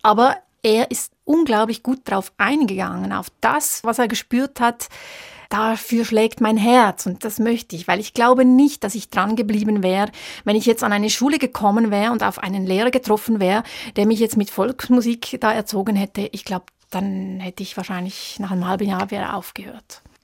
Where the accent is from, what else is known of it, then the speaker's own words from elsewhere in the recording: Wollerau, Schwyz, Switzerland; Es hat einen ganz starken Ursprung in dieser Gegend, in Wollerau. Also das ist Kanton Schwyz, wo ich aufgewachsen bin.